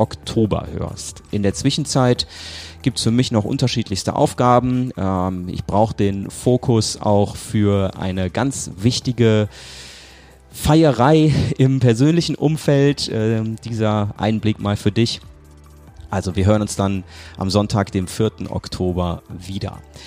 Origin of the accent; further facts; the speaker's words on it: Brühl, North Rhine-Westphalia, Germany; aus meiner Heimatstadt Brühl.